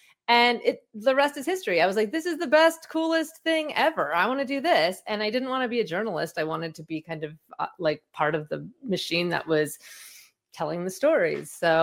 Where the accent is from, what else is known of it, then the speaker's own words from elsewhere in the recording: California, United States; so I grew up in the Bay Area and I was grew up around really smart people